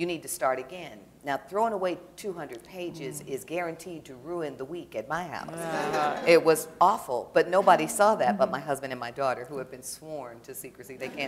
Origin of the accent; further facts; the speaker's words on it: Detroit, Michigan, United States; I grew up in Detroit.